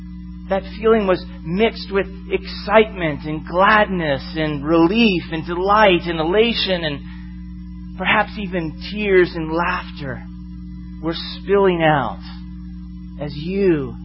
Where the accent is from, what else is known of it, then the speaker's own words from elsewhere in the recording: Florida, United States; I grew up in Florida and I was anxious to get back to the haunted mansion when our family went on a vacation last year.